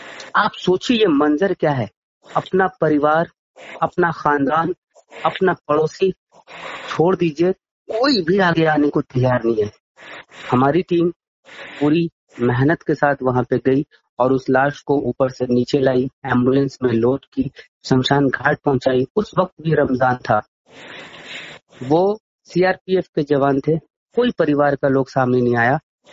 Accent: Bihar, India; हमारा बिहार तो वैसे भी बहुत पिछड़ा है और मैं जिस जिला से आता हूँ वो हमारे नीतीश कुमार का गृह जिला है।

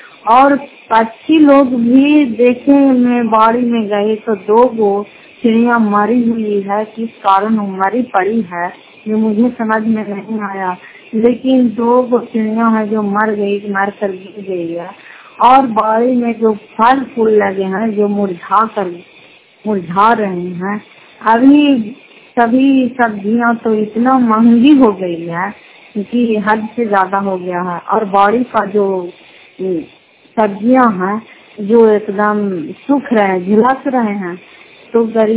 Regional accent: Fatehpur, Bihar, India; घर फतेहपुर, पंचायत मकरौता, जिला नालंदा, क्रा पचरा ब्लॉक की निवासी हूँ।

